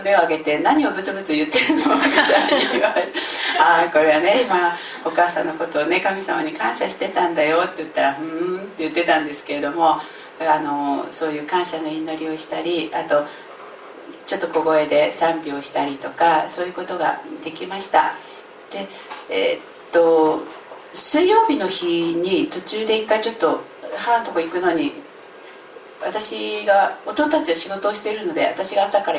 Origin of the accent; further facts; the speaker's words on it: Akita, Japan; now in Fukuoka, Japan; 私は出身が秋田で今福岡に住んでますけど、